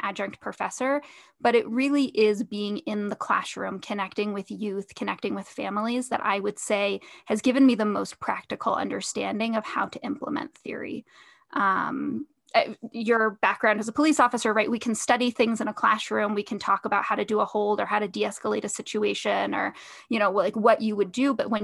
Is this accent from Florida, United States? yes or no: no; Denver, Colorado, United States; But as I was growing up, I grew up in the Denver area as well.